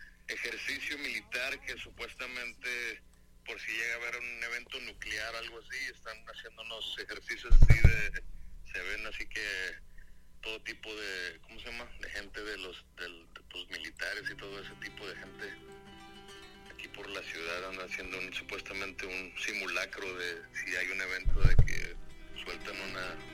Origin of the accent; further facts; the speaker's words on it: Tunalguilla, Nuevo León, Mexico; Soy monterreyano, originario de Monterrey, Nuevo León. Bueno, es un pueblito que se llama Tunalguilla, Nuevo León, pero pues está ahí por cerquita de Monterrey.